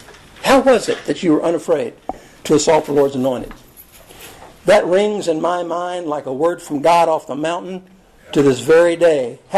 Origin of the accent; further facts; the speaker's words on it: United States; But, you know, we're Americans, and we're from the West, and we like to lynch our own people.